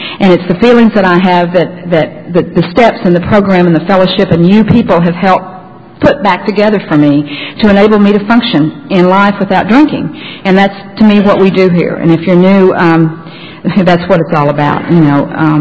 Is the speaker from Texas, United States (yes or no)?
yes; Texas, United States; I had learned that growing up in Texas. We Texas girls learn that early.